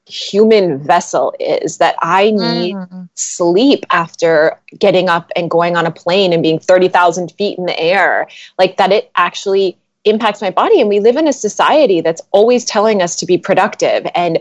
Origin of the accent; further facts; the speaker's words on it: North Dakota, United States; I grew up in North Dakota. My parents both had really stable jobs.